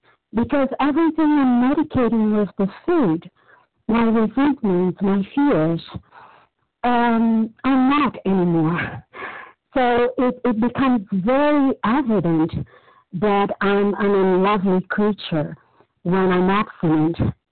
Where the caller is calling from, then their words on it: Brazil; And I'm calling from Brazil.